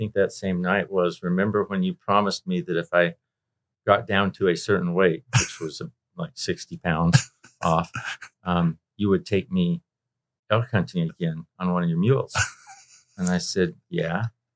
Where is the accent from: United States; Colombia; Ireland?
United States; Idaho; my father was a professor, so we did move around a little bit. He taught in Utah and Indiana and Montana, but finally moved to Boise State.